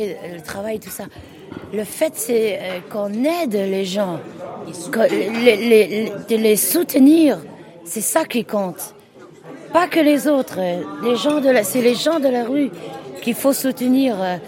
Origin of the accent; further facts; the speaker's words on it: Luxembourg; Oh, du Luxembourg, parce que moi, je suis luxembourgeoise.